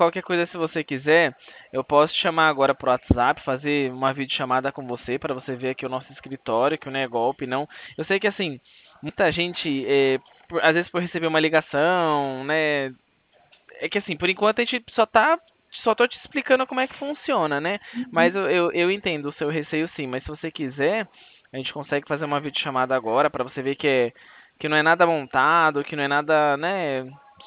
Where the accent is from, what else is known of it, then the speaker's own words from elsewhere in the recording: São Paulo, Brazil; Eu sou do interior de São Paulo